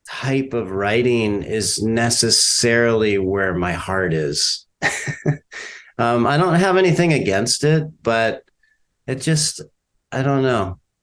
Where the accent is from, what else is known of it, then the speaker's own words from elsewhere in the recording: California, United States; I grew up in Orange County. I wasn't in LA, but LA was close enough that it felt like that was a place I needed to get away from.